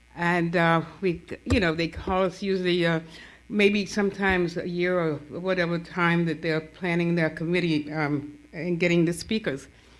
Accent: Atlanta, Georgia, United States; And I was born in Grady Hospital. The rest of them were born in this little town. So growing up in Atlanta was not easy for me.

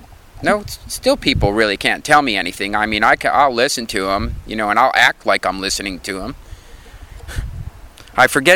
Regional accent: New Jersey, United States; moved away as an adult; now in California, United States; Yesterday was my 37th year anniversary of moving to California. I moved here from New Jersey when I was 20.

